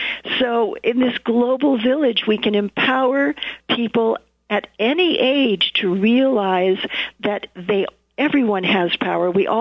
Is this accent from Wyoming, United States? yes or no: no; Hollywood, California, United States; being a woman, growing up in Hollywood, it was just critically important to share women's worth.